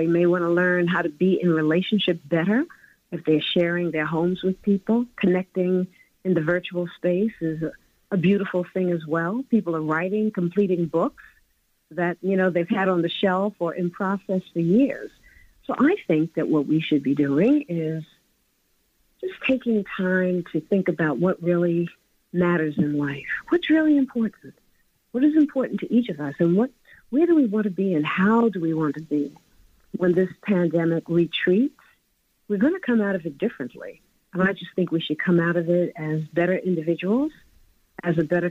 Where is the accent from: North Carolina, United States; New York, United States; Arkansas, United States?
New York, United States; Growing up in Harlem as I did, growing up in my father's store, my father came from St. Kitts, and gosh, he was 21 and married my mother in Harlem. She came from Trinidad.